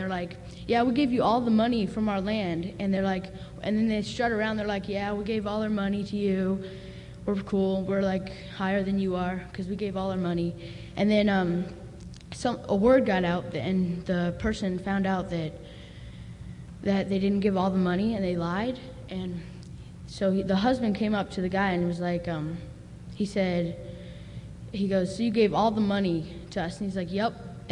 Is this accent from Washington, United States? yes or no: no; Georgia, United States; I'm from Georgia.